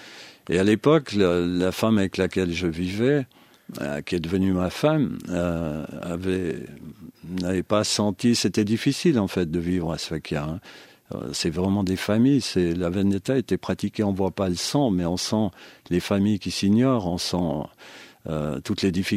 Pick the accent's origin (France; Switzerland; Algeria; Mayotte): Switzerland; Valais; born there; je suis né en Valais, ce qui est encore un autre parcours. Mais quand je suis en Valais, je me sens valaisan.